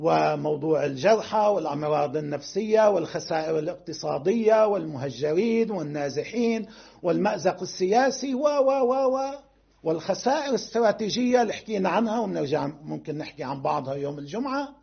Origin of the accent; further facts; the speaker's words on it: Lebanon; نحن كشعب لبناني أيضا وكدولة في لبنان وكوطن لبناني